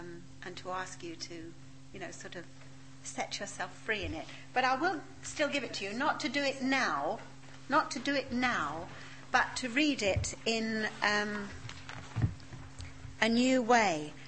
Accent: London, United Kingdom; accent: East End; You see, I'm an East Ender, right? I come from the East End of London.

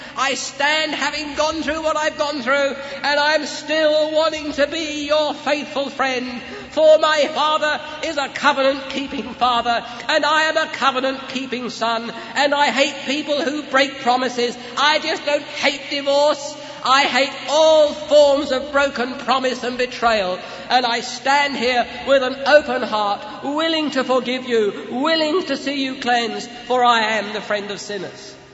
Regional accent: England, United Kingdom; But ladies and gentlemen, we as English are not always too good at confessing what God has put in our heart for one another.

